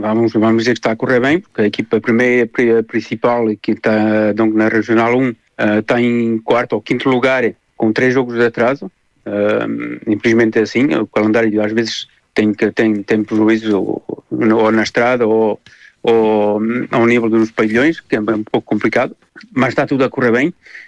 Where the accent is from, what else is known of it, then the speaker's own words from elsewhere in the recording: Portugal; now in France; antes de tudo somos portugueses.